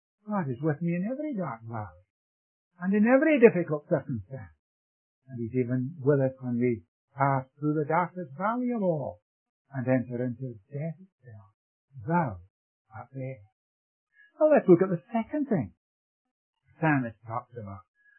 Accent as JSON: {"language": "English", "region": "Scotland", "country": "United Kingdom", "tie": "born or raised there", "also_born_or_lived": "India", "said": "As some of you know, I was born in India. My parents were missionaries there. And I was brought to Scotland from India about the age of 5 years."}